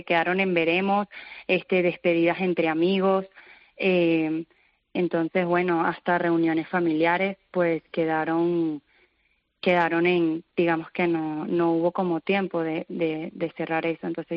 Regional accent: Venezuela; now in Spain; De Venezuela.

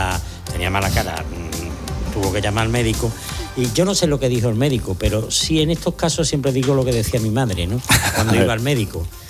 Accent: Spain; como yo soy español, pues hablo como se escribe.

